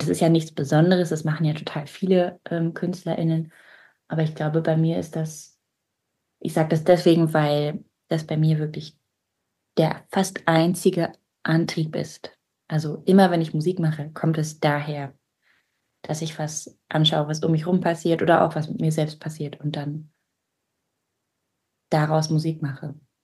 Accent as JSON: {"language": "German", "town": "Leipzig", "region": "Saxony", "country": "Germany", "tie": "born or raised there", "also_born_or_lived": "Nice, France", "moved": "as an adult", "lives_now": "Bern, Switzerland", "said": "Ich lebe in Bern, ich bin in Frankreich geboren, in Nizza und in Leipzig aufgewachsen. Und dann hat es mich vor 4 Jahren nach Bern verschlagen, eigentlich zum Austausch im Studium."}